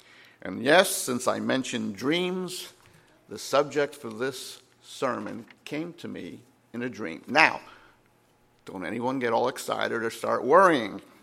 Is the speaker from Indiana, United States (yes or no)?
no; North Carolina, United States; I think I'm from North Carolina, of course, and we left. It was so cloudy and rainy and 40 degrees or so.